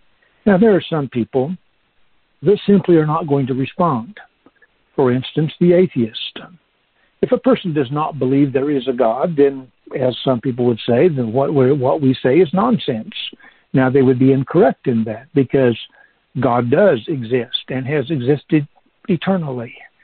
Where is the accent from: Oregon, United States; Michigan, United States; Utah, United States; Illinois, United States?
Oregon, United States; Ashland; also born or lived in Yreka, California; I'm from the West Coast originally, spent 33 years in Ashland, Oregon, 2 years in Yreka, California. That's 35 total.